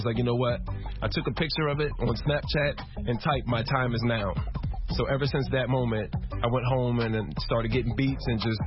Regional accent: Springfield, Virginia, United States; My hometown is Springfield, Virginia. Newington, to be exact. It's about maybe 30 minutes from here. So I'm local, you know.

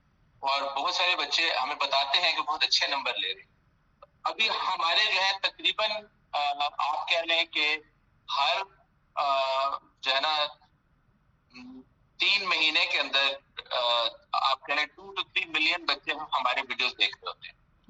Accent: Golra Sharif, Islamabad Capital Territory, Pakistan; also born or lived in United States; میں بھی اسلام آباد کا ہوں، بلکہ اسلام آباد میں ایک گاؤں ہے گولڈا شریف، میں وہاں کا رہنے والا تھا اوریجنلی۔

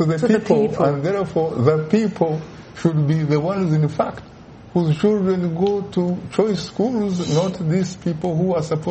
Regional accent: Uganda; I come from Uganda in East Africa.

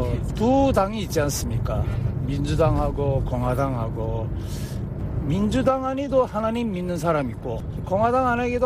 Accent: North Korea; born or raised there

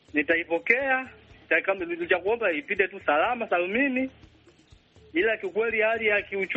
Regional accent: Mbesa, Ruvuma, Tanzania; Natokea Mbesa, Tunduru, Tanzania.

